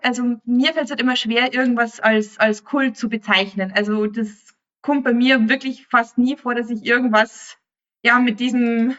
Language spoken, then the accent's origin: German; Bavaria, Germany; Ja, ich als Bayer habe da halt meine Vorteile.